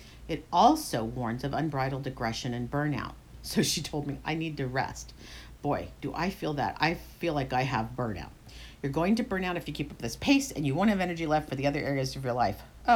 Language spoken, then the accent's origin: English; Santa Cruz, California, United States; I'm from Santa Cruz. I believe in spirit.